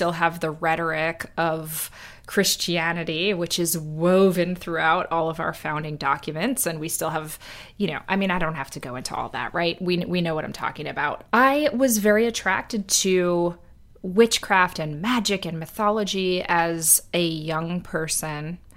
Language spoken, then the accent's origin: English; New Jersey, United States; I grew up in Central Jersey. I was surrounded by lots of Jewish kids at school.